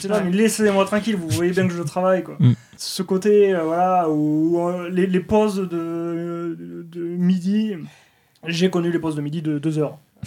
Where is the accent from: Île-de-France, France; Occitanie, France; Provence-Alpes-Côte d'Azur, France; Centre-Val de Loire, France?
Occitanie, France; Toulouse; Moi, bon, je viens du sud de la France, mais pas de ce côté, pas de ce sud-là. Et les gens comprennent pas quand ils disent ah tu viens du sud, tu viens de Nice. Non, je viens de Toulouse.